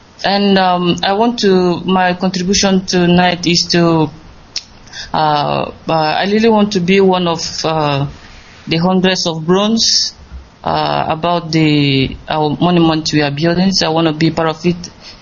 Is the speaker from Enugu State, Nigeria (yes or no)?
yes; Enugu State, Nigeria; now in Malaysia; I'm from Enugu State, Enugu East Local Government, and residing here in Malaysia.